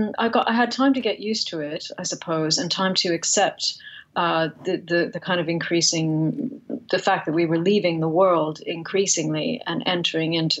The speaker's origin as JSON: {"language": "English", "country": "Canada", "tie": "born or raised there", "said": "I went there as a British person, which I am, but I was brought up in Canada. I'm also Canadian, and I was brought up in Canadian terms, not hugely cold place, but I did subsequently spend some winters in a colder part of the country."}